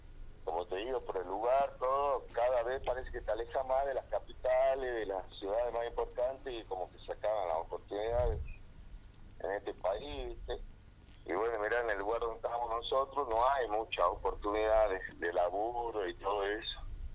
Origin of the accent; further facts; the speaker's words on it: Orán, Salta, Argentina; Todos somos de acá de Orán.